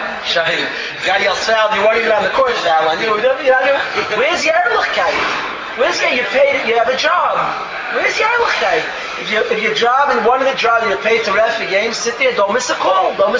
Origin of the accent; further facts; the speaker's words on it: Waterbury, Connecticut, United States; I'm from Waterbury, Connecticut.